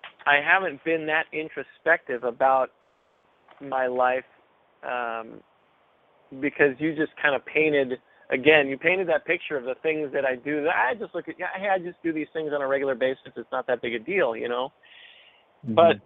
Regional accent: United States; first language es; English is a second language; My parents are from Mexico, so my first language is Spanish. My family came here, I'm a first-generation American.

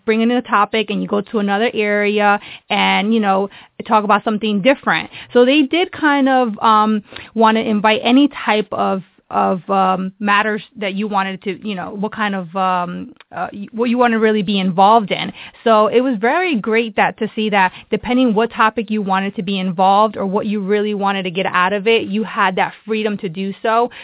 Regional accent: New Jersey, United States; now in Bay Area, United States; I'm actually new to the Bay Area. I come from New Jersey. I did do my undergrad at NGIT.

